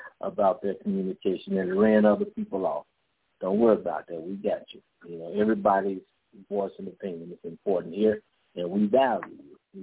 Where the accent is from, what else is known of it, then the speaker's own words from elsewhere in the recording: Chicago, Illinois, United States; I grew up in Chicago, in the urban city, in the concrete jungles of Chicago. And I don't mean on the outskirts. I mean in the inner core of the city.